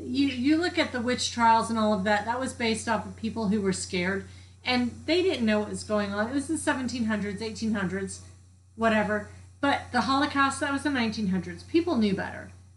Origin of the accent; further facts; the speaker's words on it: United States; which is what we should be doing as an American public to start